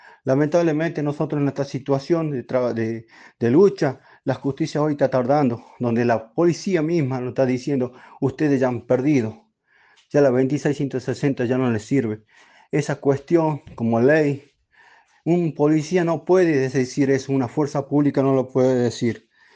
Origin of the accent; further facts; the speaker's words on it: Aguitas, Argentina; nosotros tenemos doble nacionalidad, argentino y, por ejemplo, que somos de Aguitas. Bueno, como cacique de la comunidad indio Colalao